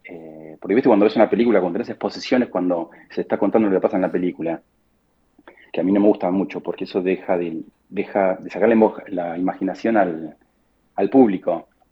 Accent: La Plata, Buenos Aires Province, Argentina; also born or lived in southern Argentina; Mira, yo nací en La Plata. Y me crié mucho en el sur porque mis viejos trabajaban en el sur y viajaban mucho. Y cuando volví a La Plata, yo entré en el Colegio San Luis en cuarto grado.

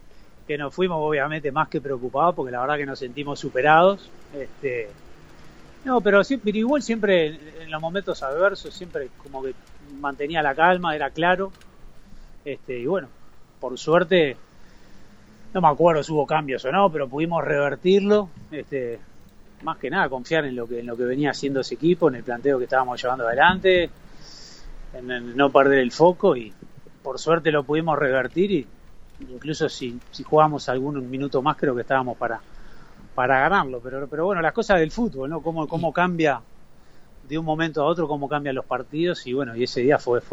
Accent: Uruguay; Uno mismo como profesional, como uruguayo también

